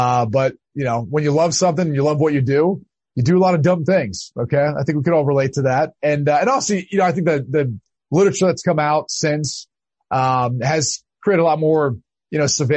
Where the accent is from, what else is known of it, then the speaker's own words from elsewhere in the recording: Ohio, United States; Well, growing up in Ohio, football was everything.